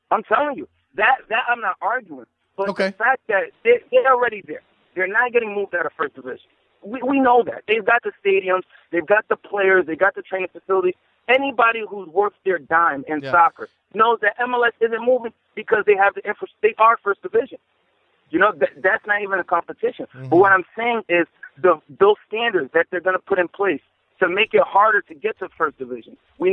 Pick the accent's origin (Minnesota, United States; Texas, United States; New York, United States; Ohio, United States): New York, United States; Like, I'm from New York, right?